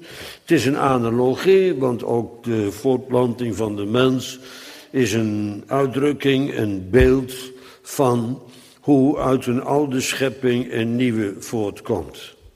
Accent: Netherlands; want wij zijn Nederlanders

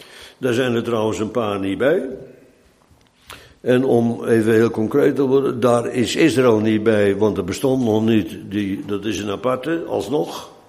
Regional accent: Netherlands; Maar ik ben een Nederlander, autochtoon. En ze vragen niet of ik me wil thuis voelen in Nederland.

